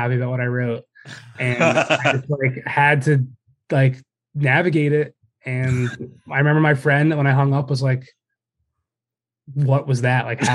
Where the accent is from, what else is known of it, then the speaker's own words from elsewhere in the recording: Philadelphia, Pennsylvania, United States; So the book came about being that I'm from Philly originally.